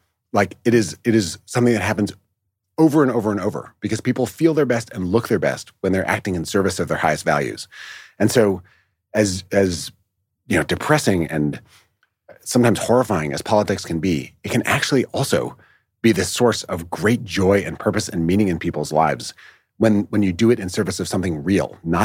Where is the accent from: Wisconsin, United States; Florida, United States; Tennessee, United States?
Wisconsin, United States; All right. So I grew up in Wisconsin, which has this this amazing, you know, century and a half long tradition of organizing, of progressive change, and of contending with a far right wing movement.